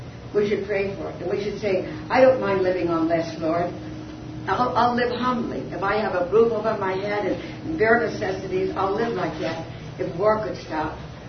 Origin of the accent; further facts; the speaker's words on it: United States; and I thank God I'm an American. I really do.